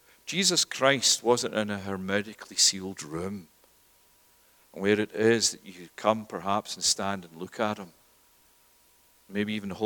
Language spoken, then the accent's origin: English; Scotland, United Kingdom; now in Canada; Originally, I'm not from Canada, I'm from Scotland. My family are from the Highlands, the Western Isles of Scotland